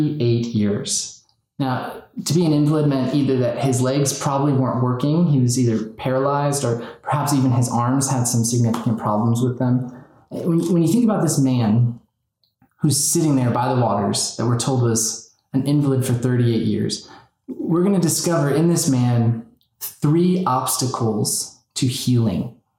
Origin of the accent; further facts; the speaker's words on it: Arizona, United States; I'm actually from Arizona. My family lives in Arizona.